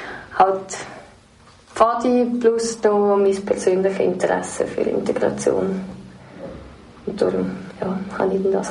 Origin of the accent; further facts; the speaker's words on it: Switzerland; Also ich komme ursprünglich aus Pfadisafwil.